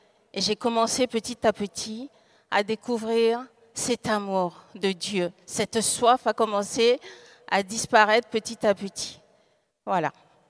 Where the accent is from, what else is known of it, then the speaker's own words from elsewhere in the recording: Togo; moi, je suis originaire du Togo. J'ai 58 ans. J'ai été baptisée à 3 mois.